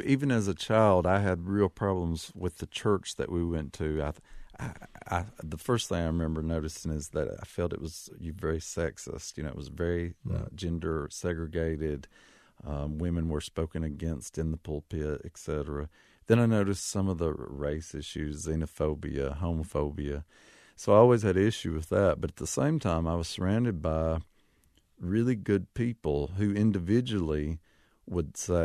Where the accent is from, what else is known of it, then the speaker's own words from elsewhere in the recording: Kentucky, United States; at least where I'm from in Kentucky, every time I turn around